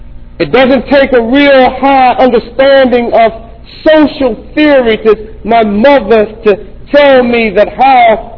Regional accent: North Carolina, United States; You see, growing up in North Carolina, at the time that I grew up, we had an apartheid system all across the southern states in the United States.

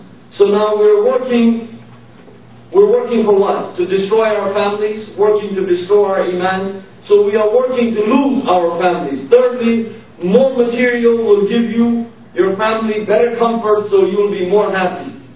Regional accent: Pakistan; as a Pakistani

